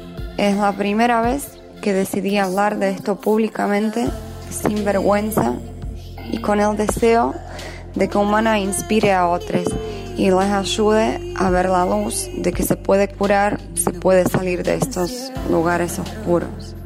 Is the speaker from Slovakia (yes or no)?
yes; Slovakia; now in Santa Fe, Argentina; cantautora de Eslovaquia, radicada en la ciudad de Santa Fe, donde vivo y trabajo ya hace varios años.